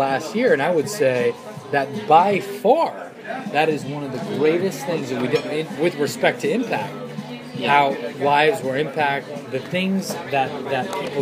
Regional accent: New York City, New York, United States; we're from the Lower East Side. We're finance guys.

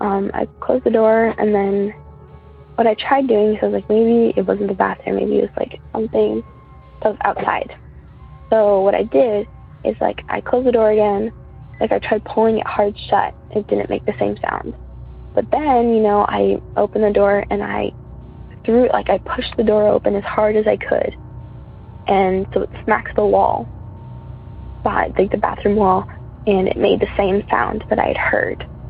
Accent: San Diego, California, United States; I don't know if I said my name before, but … from San Diego, California.

